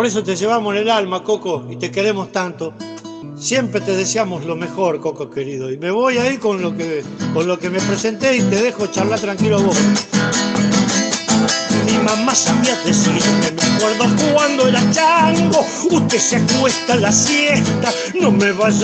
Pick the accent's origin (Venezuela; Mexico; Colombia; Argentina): Argentina; Rafaela, Santa Fe; yo soy de Rafaela y anduve mucho por ahí en mi vida de vendedor ambulante